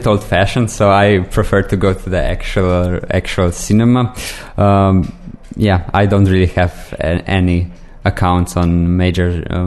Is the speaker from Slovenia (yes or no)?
yes; Slovenia; English is a second language; from Slovenia.